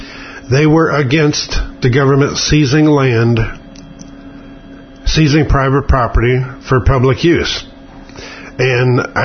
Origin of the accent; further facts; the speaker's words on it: St. Louis, Missouri, United States; I remember as a kid growing up in St. Louis, they took a giant swipe right out of the middle of St. Louis and they turned it into Interstate 40.